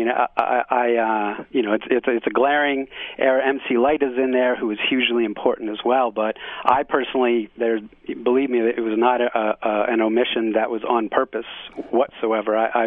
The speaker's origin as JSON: {"language": "English", "region": "East Coast", "country": "United States", "tie": "born or raised there", "said": "My book is, I grew up on the East Coast, so it's very skewed"}